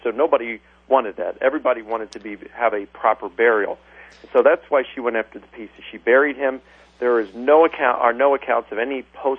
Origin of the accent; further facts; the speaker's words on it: Baltimore, Maryland, United States; I'm from Baltimore. Just change it to Baltimore.